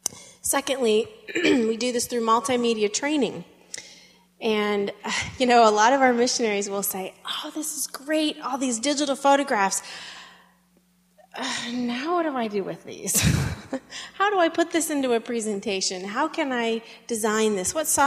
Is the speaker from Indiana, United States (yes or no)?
yes; Elkhart, Indiana, United States; I grew up in Elkhart, Indiana, in northern Indiana, in a wonderful Christian family, Christian home, in a great, vibrant, missions-minded church.